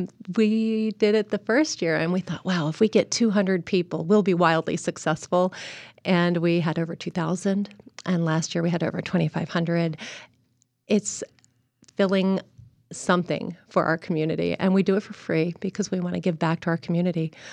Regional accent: Wilmington, Delaware, United States; moved away as an adult; Okay, I grew up in Wilmington, Delaware. I'm very far from home, and I worked as a college professor for 10 years.

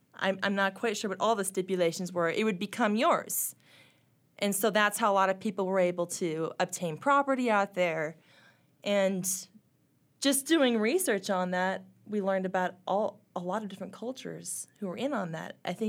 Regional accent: Spearfish, South Dakota, United States; also born or lived in Montana; So I did mention I grew up in Montana, and then went after my kindergarten year, I actually moved to the Black Hills of South Dakota and lived in Spearfish.

